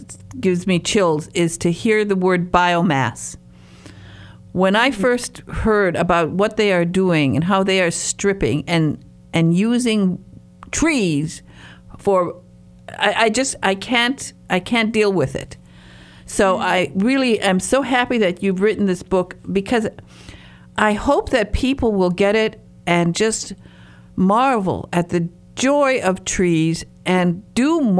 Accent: Michigan, United States; I ran wild my entire childhood through the forest. I am from Michigan's northern peninsula, the Upper Peninsula, and I was, that's it. That was my life.

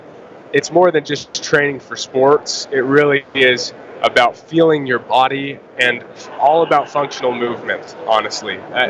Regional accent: Utah, United States; I'm from Utah.

